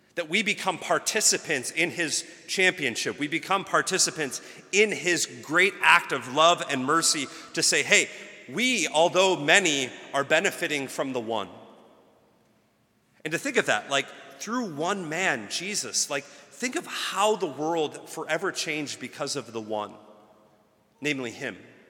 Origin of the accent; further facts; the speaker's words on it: Cleveland, Ohio, United States; I'm from Cleveland. We won't win, right?